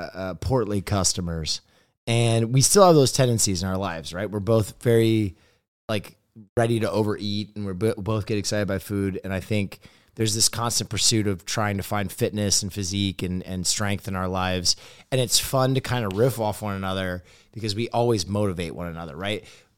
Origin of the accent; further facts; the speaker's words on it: Pinehurst, North Carolina, United States; So this is when Payne won the U.S. Open in Pinehurst. I'm from Pinehurst.